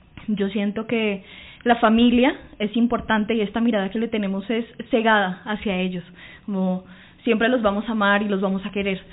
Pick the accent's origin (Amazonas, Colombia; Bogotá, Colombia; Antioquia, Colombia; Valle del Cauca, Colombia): Amazonas, Colombia; Leticia; pues yo soy de Leticia, Amazonas, entonces pues claro, pues en este momento no estoy con ellos